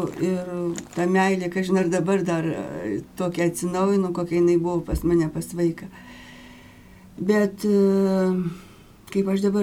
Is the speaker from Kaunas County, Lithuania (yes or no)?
yes; Kaunas, Kaunas County, Lithuania; aš esu kaunietė.